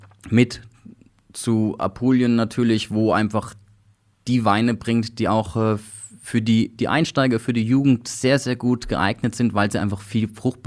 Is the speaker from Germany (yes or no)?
no; Switzerland; Das Gleiche haben wir bei uns in der Schweiz